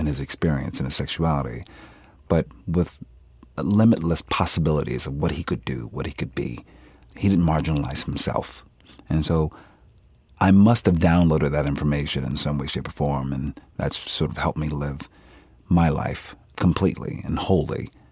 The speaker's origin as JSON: {"language": "English", "town": "Philadelphia", "region": "Pennsylvania", "country": "United States", "said": "I'm from Philadelphia. We don't sound like that."}